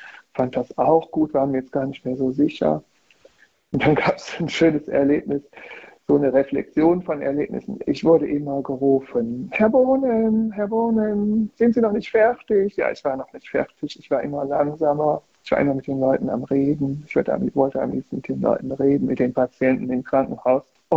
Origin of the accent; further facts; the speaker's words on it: Germany; Ich wollte wieder zurück nach Deutschland, in meine Heimat